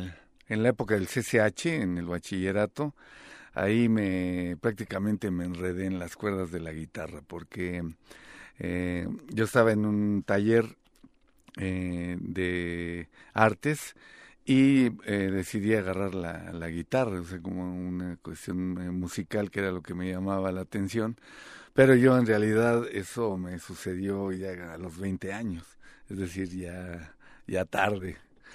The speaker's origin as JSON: {"language": "Spanish", "region": "Mexico City", "country": "Mexico", "said": "los tres somos de la Ciudad de México."}